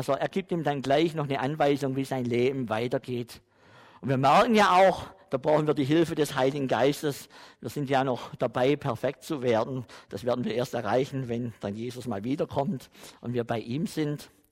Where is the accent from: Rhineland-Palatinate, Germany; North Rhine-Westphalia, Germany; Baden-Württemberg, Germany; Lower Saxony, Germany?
Baden-Württemberg, Germany; moved away as an adult; Und dann habe ich im Schwarzwald, in meinem Heimatdorf in der evangelischen Kirche, hatte ich die Idee, ich mache da einen Vortrag